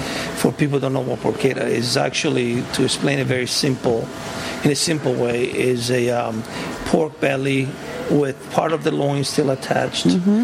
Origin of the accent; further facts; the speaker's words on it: Livorno, Tuscany, Italy; English is a second language; Originally, I'm from Livorno, which is near Pisa, by the port.